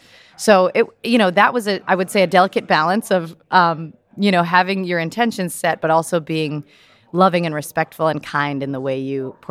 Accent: Manchester, New Hampshire, United States; And I auditioned and got into a production in Manchester, New Hampshire, where I was growing up.

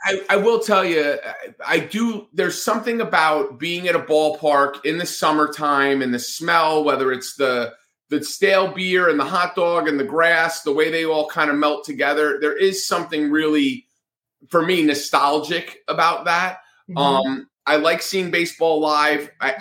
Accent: Northeast, United States; I grew up in the Northeast, if you haven't picked up on that, but I was always a Braves fan.

